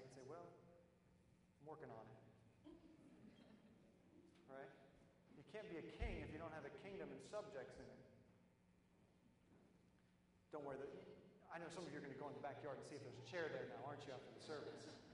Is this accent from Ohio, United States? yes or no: yes; Akron, Ohio, United States; born there; Now, I'm half British, so I'm an American citizen. I was born in Akron, don't worry. But my mom's from England, and she actually just became an American citizen week before last.